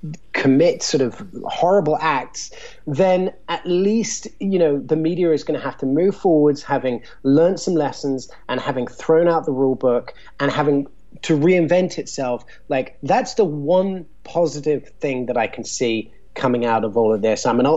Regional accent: United Kingdom; But I do take some solace in the fact that the mold is being broken, especially as a Brit.

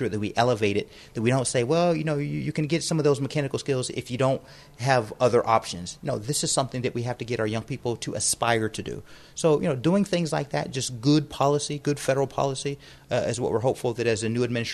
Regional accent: Youngstown, Ohio, United States; That's great. And again, I come from Youngstown, Ohio, so we've dealt with that and we live that and we're dealing with it now.

